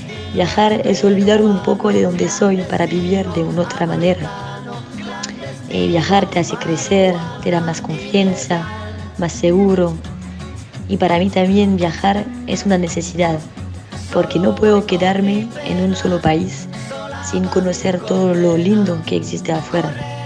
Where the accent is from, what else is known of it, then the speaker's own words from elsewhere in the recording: France; Spanish is a second language; soy francesa.